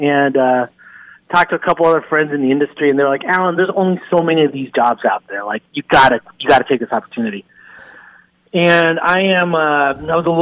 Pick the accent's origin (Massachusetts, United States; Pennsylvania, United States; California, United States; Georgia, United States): California, United States; I was from Southern California. I didn't know much about Eugene. My whole family lives down there, my cousins, my sisters, and I wasn't really looking.